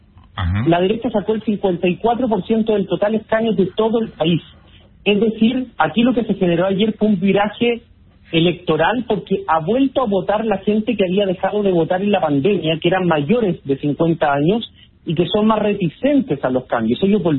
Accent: Chile; como chileno me da vergüenza decirlo

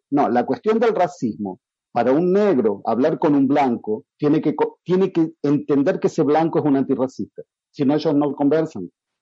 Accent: Argentina; para analizar nuestro propio racismo como argentino.

